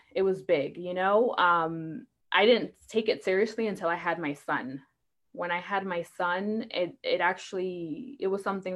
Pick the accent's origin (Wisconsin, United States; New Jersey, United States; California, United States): New Jersey, United States; Basically, I came from New Jersey, and I have bipolar disorder